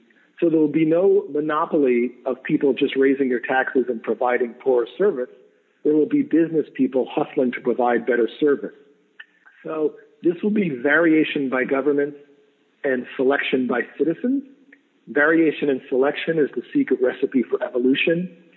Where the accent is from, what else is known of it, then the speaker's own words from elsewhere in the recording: Oakland, California, United States; It will probably be cheaper than what it costs to live in Manhattan or in my hometown of Oakland.